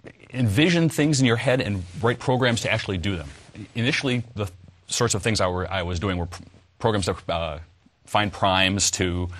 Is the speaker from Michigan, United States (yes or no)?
yes; Bloomfield Township, Michigan, United States; I grew up in the burbs outside of Detroit, a little city called Bloomfield Township.